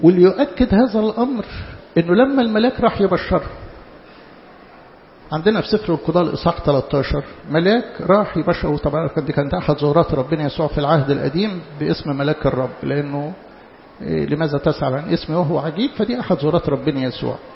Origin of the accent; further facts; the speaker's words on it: Egypt; حتى بمفهوم الخطوبة اللي في مجتمعنا احنا كمصريين